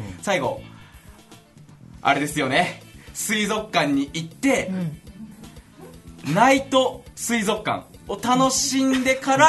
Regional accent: Nagoya, Aichi, Japan; あ、名古屋出身なんで、

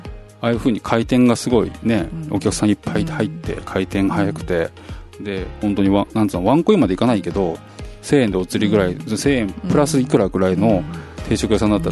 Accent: Kanto, Japan; born there; の出身地はまあ生まれたところが北関東の話なんだけど

